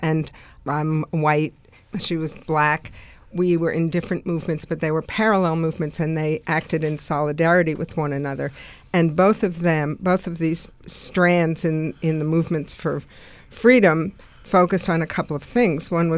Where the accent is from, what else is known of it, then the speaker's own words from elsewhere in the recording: United States; through my own experience of growing up in America, I wanted to fight to change it.